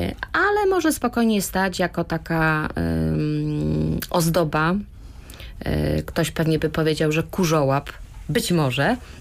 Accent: Chmielnik, Subcarpathian Voivodeship, Poland; now in Albigowa, Poland; Ale tylko dlatego, że kiedyś to był Rzeszów, pochodzę z Chmielnika, więc tych miejsc miałam parę

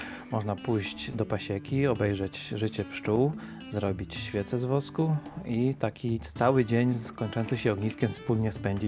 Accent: Lesko, Subcarpathian Voivodeship, Poland; Taki związek jest, że ja jestem rodowitym bieszczadnikiem. Pochodzę z Leska, urodziłem się w Lesku. Tam 30 lat spędziłem na działalności społecznej, kulturalnej.

